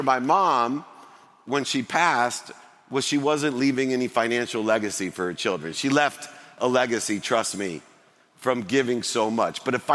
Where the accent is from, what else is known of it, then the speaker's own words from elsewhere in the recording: Akron, Ohio, United States; I was born and raised in Akron, Ohio.